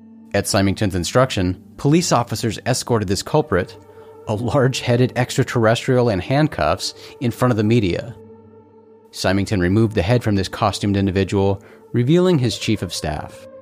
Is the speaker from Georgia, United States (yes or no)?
no; Phoenix, Arizona, United States; I grew up in Phoenix's far west valley. I'm talking about the middle of nowhere, nothing but desert all around.